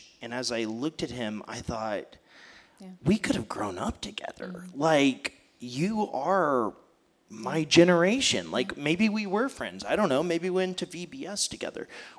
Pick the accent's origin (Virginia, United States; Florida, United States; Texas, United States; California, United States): Texas, United States; Bulverde; I grew up in Bulverde, like, which some people called Bull Dirty when I was growing up and hurt my feelings. It was nothing glamorous. There's no country club there.